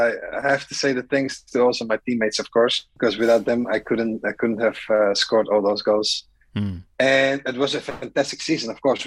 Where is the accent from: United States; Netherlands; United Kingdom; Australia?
Netherlands; Amsterdam, North Holland; born there; English is a second language; I was born in Amsterdam as well.